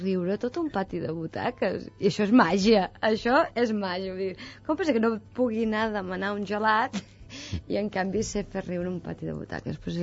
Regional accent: Valls, Catalonia, Spain; I jo sóc de Valls, llavors allà hi havia una escola de ballet

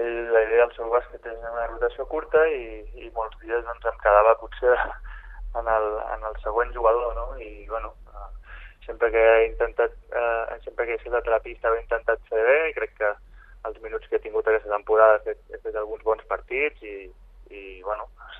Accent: Badalona, Catalonia, Spain; Al final jo vaig créixer allà, soc de Badalona

